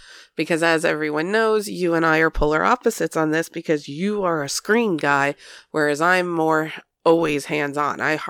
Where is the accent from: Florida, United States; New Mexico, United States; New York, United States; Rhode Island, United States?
Florida, United States; Well, you know, growing up in Florida and having, you know, a family member who worked at his house